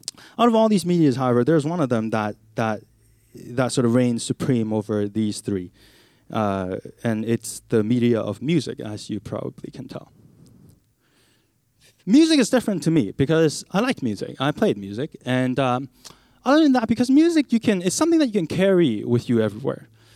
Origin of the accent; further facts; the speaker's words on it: Hong Kong; when I was born in Hong Kong, and I spent most of my younger days in Hong Kong